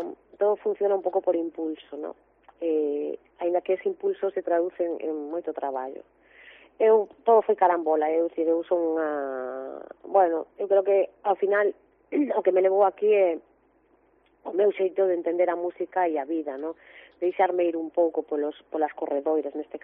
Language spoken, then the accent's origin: Galician; Ferrol, Galicia, Spain; E moi contenta pois de estar na miña terra, porque Ferrolterra é a miña é a miña terra e eu sou, estou absolutamente vinculada, ¿no?